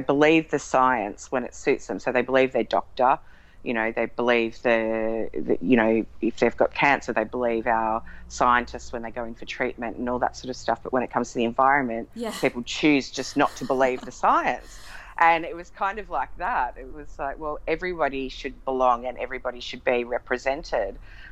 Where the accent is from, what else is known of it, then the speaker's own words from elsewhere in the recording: Melbourne, Victoria, Australia; And we grew up in Melbourne with her side of the family.